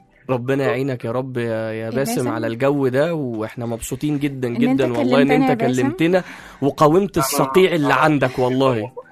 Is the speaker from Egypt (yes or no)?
no; China; أول حاجة مثلا عندنا في الصين حاجة اسمها شجرة العروسة.